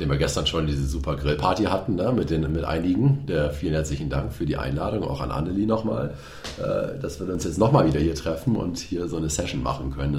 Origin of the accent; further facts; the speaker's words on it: Delmenhorst, Lower Saxony, Germany; Ich bin in Delmhorst aufgewachsen, in Bremen geboren.